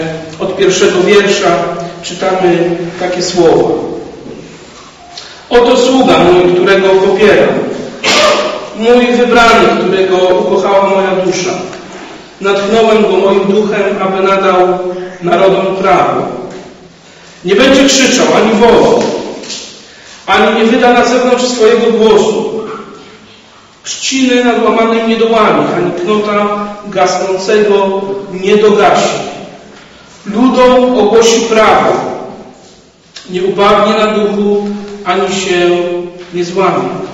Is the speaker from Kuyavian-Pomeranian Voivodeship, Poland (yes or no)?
yes; Bydgoszcz, Kuyavian-Pomeranian Voivodeship, Poland; also born or lived in Lubin; Urodziłem się w Lubinie, ale tylko się tam urodziłem i zaraz stamtąd wyjechaliśmy do Bydgoszczy